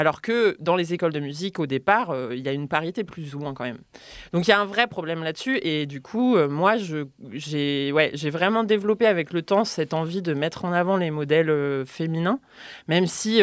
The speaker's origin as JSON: {"language": "French", "town": "Romans-sur-Isère", "region": "Auvergne-Rhône-Alpes", "country": "France", "tie": "born there", "said": "Non. Hein, je suis née à Romans-sur-Isère."}